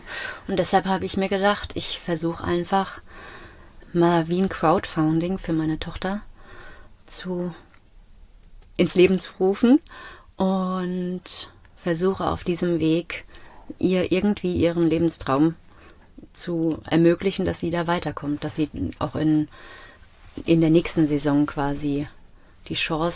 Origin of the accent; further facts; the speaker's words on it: Mainz, Rhineland-Palatinate, Germany; warum sollten wir als Mainzer das nicht versuchen?